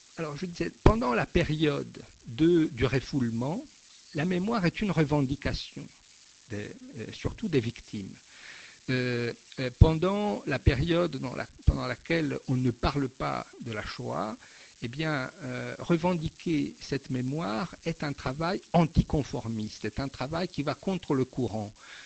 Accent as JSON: {"language": "French", "country": "Italy", "said": "je suis italien, la mémoire du colonialisme en Italie"}